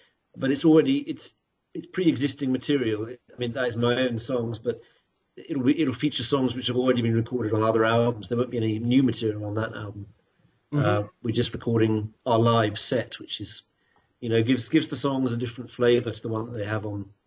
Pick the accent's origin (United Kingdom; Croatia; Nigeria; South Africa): United Kingdom; now in United States; the fact that I'm from Britain because that gives me an exotic quality which I think has helped me here in America.